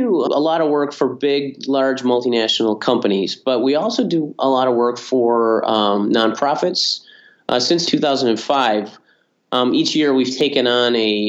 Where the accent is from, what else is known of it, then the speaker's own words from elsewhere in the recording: Madison, Wisconsin, United States; I grew up in the Midwest here in Madison, Wisconsin